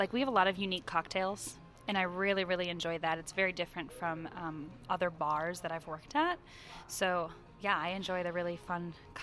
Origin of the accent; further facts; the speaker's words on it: Minnesota, United States; Yeah, so I'm from Minnesota.